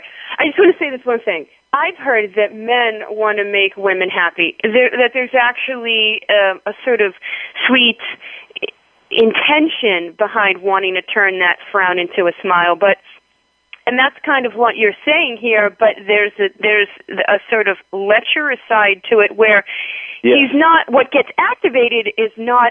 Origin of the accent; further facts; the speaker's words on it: East Coast, United States; I'm from the East Coast, and right now, I've been in Boston for 2 weeks, so I've lost the ability to pronounce my R's.